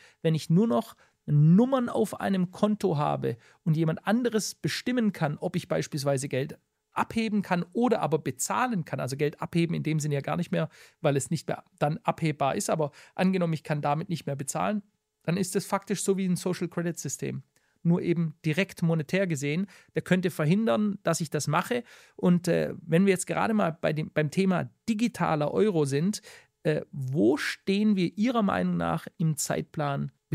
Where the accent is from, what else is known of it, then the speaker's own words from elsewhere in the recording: Stuttgart, Baden-Württemberg, Germany; in meiner alten Heimat in Stuttgart, da gab es ein Café